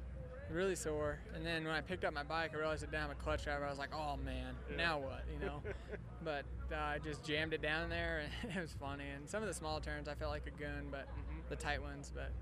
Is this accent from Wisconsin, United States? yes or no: no; Colorado, United States; I grew up here in Colorado. I rode this track on 50s and 60s, and all my family and friends were here.